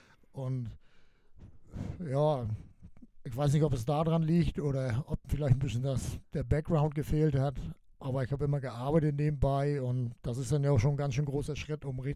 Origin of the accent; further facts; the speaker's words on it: Schleswig-Holstein, Germany; Ja, also mein Hausverein ist MSC Kaltenkirchen. Da komme ich her, ich komme ja aus Schleswig-Holstein.